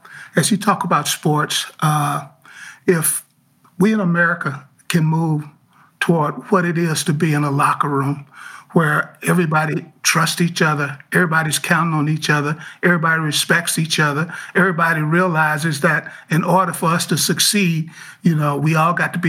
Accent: Alabama, United States; growing up in Alabama in the 60s and the 70s

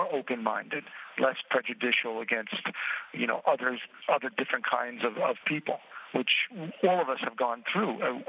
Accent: New York, United States; So it's growing up in New York is really growing up in this melting pot

